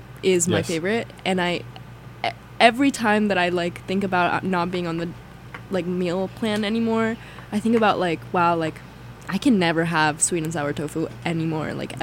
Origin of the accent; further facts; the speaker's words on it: Florida, United States; And we're all from Florida. And like, this is the South.